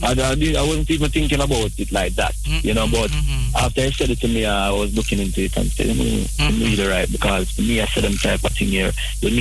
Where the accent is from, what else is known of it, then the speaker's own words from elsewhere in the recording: Portland Parish, Jamaica; No, I was born in Kingston, but I grew up in Portland with my grandmother, you know?